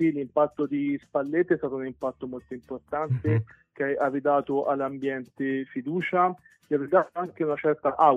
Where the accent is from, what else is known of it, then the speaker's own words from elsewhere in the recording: Tuscany, Italy; lo dico da toscano mi permette di dire